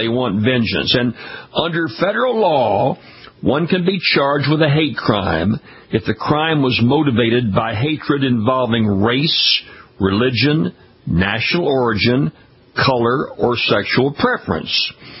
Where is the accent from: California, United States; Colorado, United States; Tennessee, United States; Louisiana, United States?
Louisiana, United States; Baton Rouge; We're broadcasting this week from our flagship station, WJBO in Baton Rouge, Louisiana, my hometown